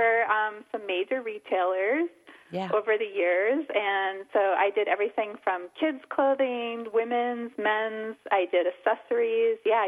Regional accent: Minnesota, United States; Yeah, so growing up in Minnesota, there's just a huge Scandinavian influence here

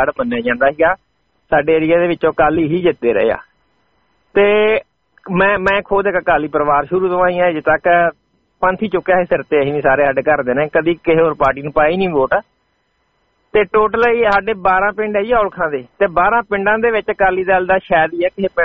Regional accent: Tarn Taran, Punjab, India; ਹੁਣ ਇਹ ਮੈਂ ਤਰਨ ਤਾਰਨ ਤੋਂ ਹਾਂ, ਹੁਣ ਇਹ ਆ ਉਹ ਸਾਡੇ ਏਰੀਏ ਦੇ ਵਿੱਚ ਹੀ ਆ

